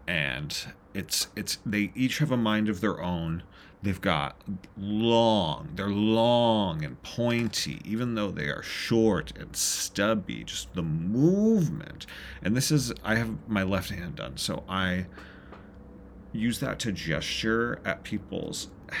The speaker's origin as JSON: {"language": "English", "region": "New Jersey", "country": "United States", "said": "Of course, I'm from New Jersey, so I spent, there was a year or two when I just had a full set of acrylics"}